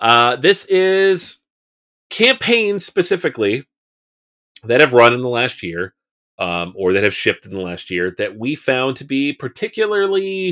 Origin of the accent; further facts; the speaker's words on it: Seattle, Washington, United States; Not just because I'm from Seattle